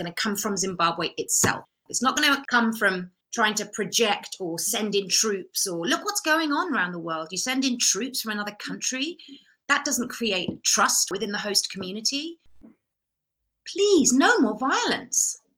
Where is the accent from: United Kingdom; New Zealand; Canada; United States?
United Kingdom; I am a British person.